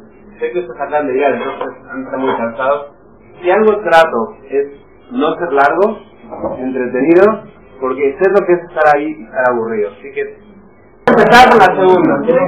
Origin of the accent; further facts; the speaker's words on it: Mexico; Yo vengo de México. No vengo de una familia religiosa